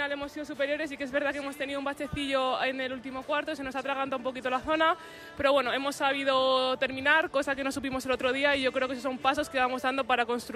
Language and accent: Spanish; Community of Madrid, Spain; Yo como madrileña